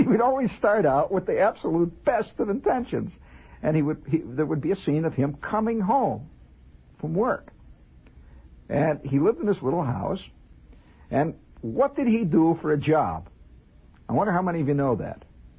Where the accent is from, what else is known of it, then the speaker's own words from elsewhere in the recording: Indiana, United States; I'm from Indiana, you know.